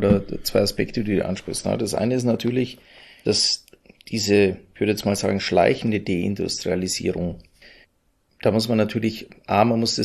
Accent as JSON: {"language": "German", "country": "Austria", "said": "das kann ich als Österreicher sagen"}